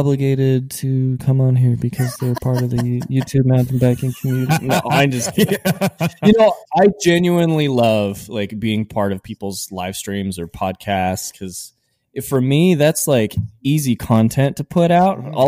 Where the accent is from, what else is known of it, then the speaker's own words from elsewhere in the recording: Salt Lake City, Utah, United States; I grew up in Salt Lake City, Utah, as what people would know as a Mormon.